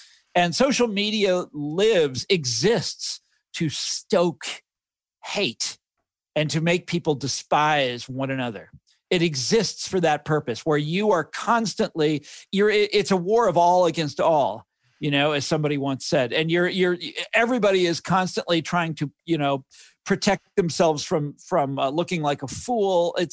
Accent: Kansas City, Missouri, United States; So when I was growing up in Kansas City, we were the antithesis of New York.

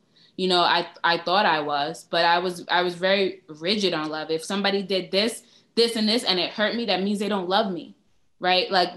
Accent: Brooklyn, New York, United States; And I'm from Brooklyn, so I got a little, you know, I'm respectful.

